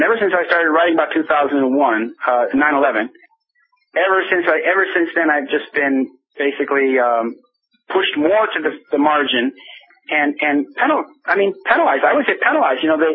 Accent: United States; As an American, you can't stroll into a country like Venezuela and expect to meet the president.

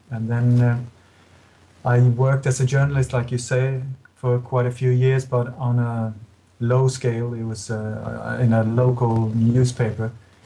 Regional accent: Sweden; also born or lived in Denmark / England / Iceland; now in Spain; My body was born in Denmark, but I grew up in Sweden, and then I've been living in England and Iceland and now in Spain for the last 12 years.

